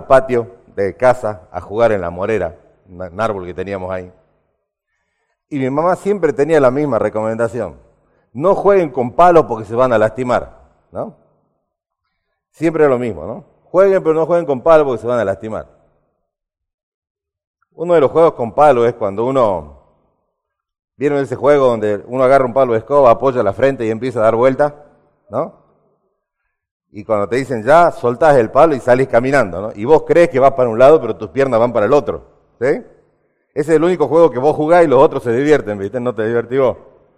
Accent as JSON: {"language": "Spanish", "region": "Salta", "country": "Argentina", "tie": "born or raised there", "said": "cuando yo era chico, yo crecí en Salta"}